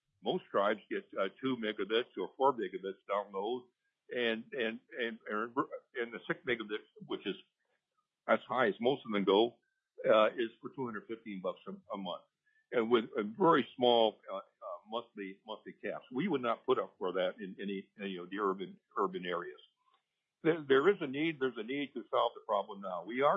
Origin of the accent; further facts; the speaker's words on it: Hawaii, United States; I come from a tribal. I'm a Hawaiian native.